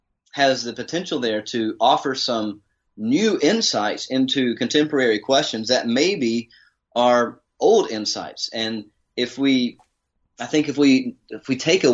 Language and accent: English; Alabama, United States; also born or lived in Kentucky; Well, I am originally from Kentucky and grew up in Alabama. I studied in college in Birmingham, and then I did a PhD overseas in Edinburgh, Scotland